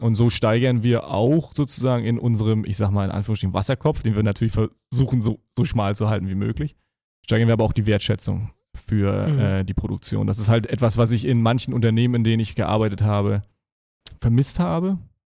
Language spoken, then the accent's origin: German; Rügen, Mecklenburg-Vorpommern, Germany; Also ich bin auf Rügen geboren und aufgewachsen.